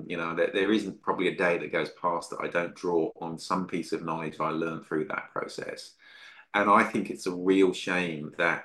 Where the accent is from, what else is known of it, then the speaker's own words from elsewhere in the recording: Midlands, United Kingdom; moved away as an adult; the UK was my home for 40 years. I was brought up there in the Midlands. I left school at 18.